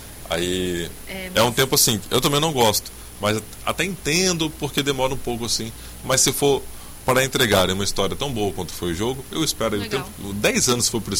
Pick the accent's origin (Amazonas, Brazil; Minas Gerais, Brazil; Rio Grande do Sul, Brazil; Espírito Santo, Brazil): Espírito Santo, Brazil; Guaçuí; Que eu vim de Guaçuí. Guaçuí não tinha cinema, né?